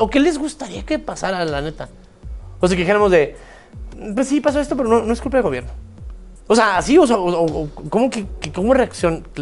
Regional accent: Michoacán, Mexico; tú como michoacano, como mexicano, pero más en Michoacán

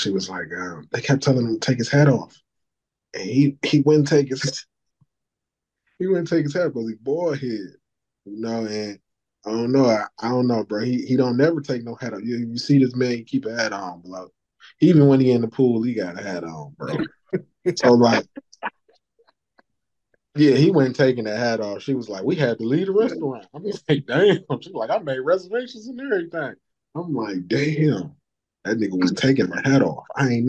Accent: Detroit, Michigan, United States; I'm from Detroit. We from Detroit, bro.

